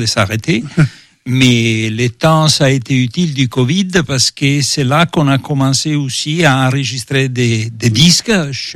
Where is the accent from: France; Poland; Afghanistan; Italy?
Italy; French is a second language; Je viens d'Italie.